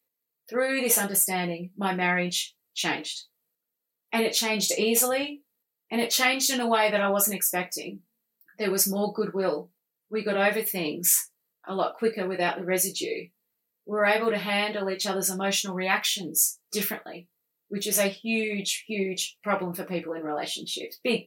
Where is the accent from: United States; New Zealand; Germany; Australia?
Australia; there is a big stigma, especially in Australia, and I'm Australian